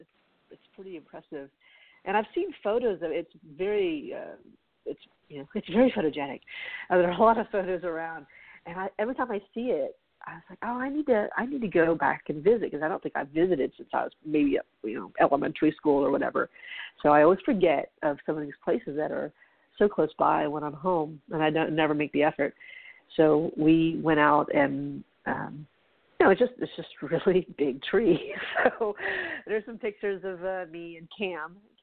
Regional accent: Charleston, South Carolina, United States; but you know, it was my hometown. So we walked around yesterday afternoon and evening. It was fun. It was fun because I was really able just to enjoy being in Charleston

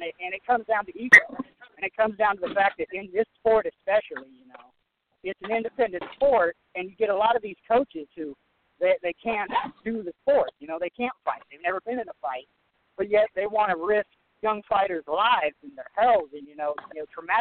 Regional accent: United States; I'm Native American and less white than most people would assume

